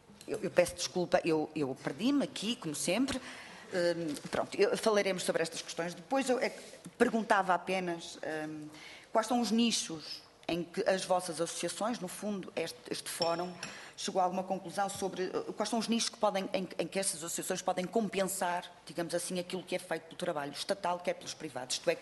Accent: Porto, Portugal; Eu sou do Porto

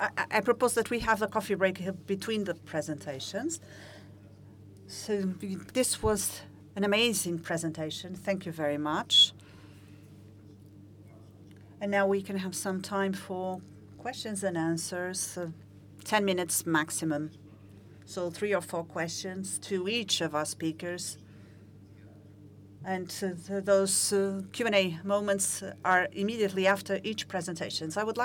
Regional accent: Azores, Portugal; I come from the Azores, and we have had that experience.

